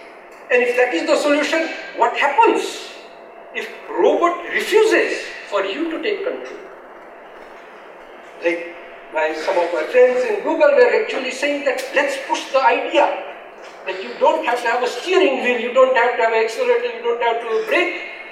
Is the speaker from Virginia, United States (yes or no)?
no; California, United States; That state of California, my home state